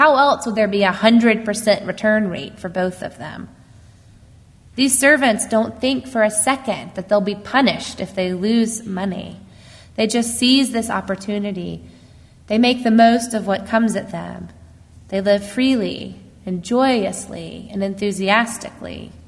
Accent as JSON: {"language": "English", "region": "Alabama", "country": "United States", "tie": "born or raised there", "said": "I grew up in Alabama"}